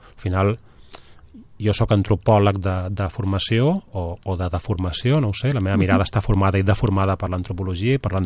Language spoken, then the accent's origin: Catalan; Ibiza, Balearic Islands, Spain; Soc d'Eivissa.